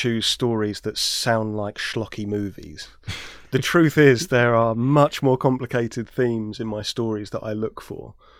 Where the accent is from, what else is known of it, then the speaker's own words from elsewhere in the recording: London, United Kingdom; I grew up in South London and the playground was a little bit divided, whose dad was a cop and whose dad was a bad guy.